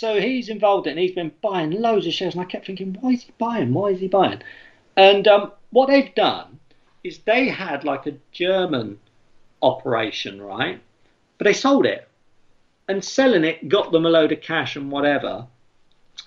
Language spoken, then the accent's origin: English; Swindon, South West England, United Kingdom; I come from Swindon originally, well, around that area